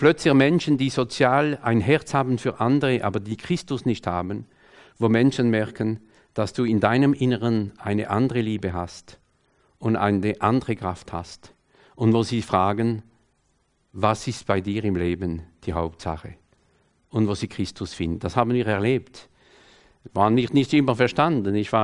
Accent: France; German is a second language; Ich bin Franzose, lebe in Frankreich.

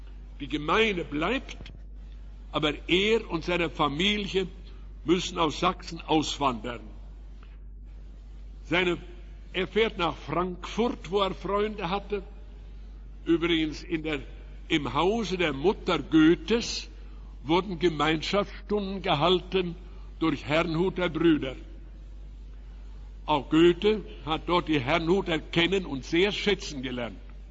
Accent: Riga, Latvia; Von dort reiste Zinzendorf nach Riga in meine Heimat.

